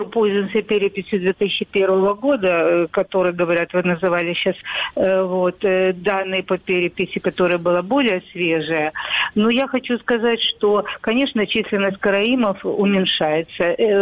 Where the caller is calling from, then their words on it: Melitopol, Zaporizhzhia Oblast, Ukraine; Салам алейкум, я вас приветствую из Мелитополя.